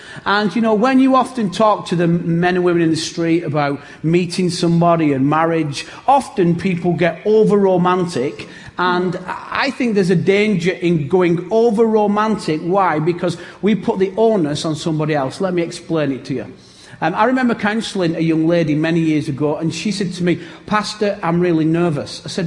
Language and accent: English; England, United Kingdom; I'm an Englishman abroad, right?